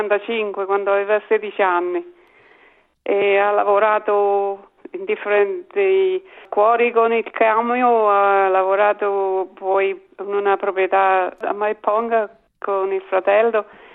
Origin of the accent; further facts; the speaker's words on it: L'Aquila, Abruzzo, Italy; moved away as an adult; now in Adelaide, Australia; Veniamo all'Aquila, Abruzzo. Ho conosciuto Giuliano nel 1969. A casa di amici e ci siamo conosciuti e è nato l'amore. Ci siamo sposati nel 1970 e sono ritornata con lui qua ad Adelaide